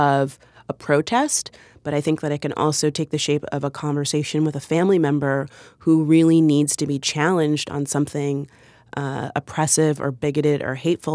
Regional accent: Florida, United States; that video was just about my personal experience growing up in South Florida.

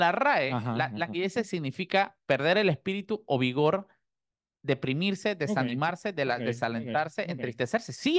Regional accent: Panama; lo más sano que podemos hacer como panameños es decir, sí, estamos mal

